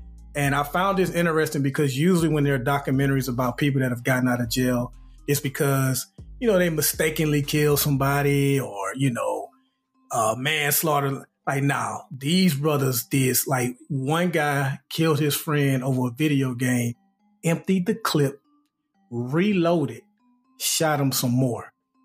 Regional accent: Alabama, United States; But generally, growing up in Alabama, we didn't really, like, we pretty much lived what I would think a normal life, whatever.

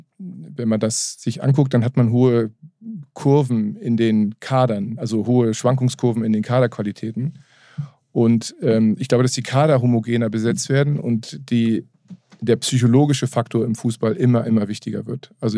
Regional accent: Hamburg, Germany; Also das war ja sozusagen die als Hamburger die Quelle, die Urquelle allen Wissens

